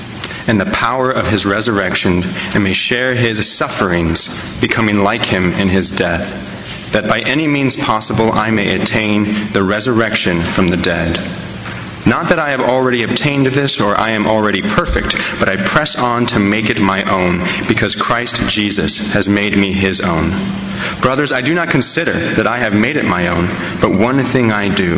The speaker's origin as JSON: {"language": "English", "country": "United States", "said": "And as American tourists, we got off and got photos with some of the military men"}